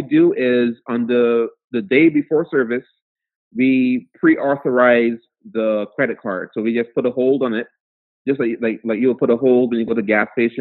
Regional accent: Barbados; I was born and raised in Barbados.

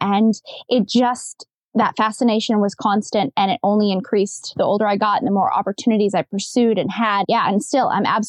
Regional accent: Maine, United States; And I grew up in Maine, and we used to spend a lot of time going to the beach.

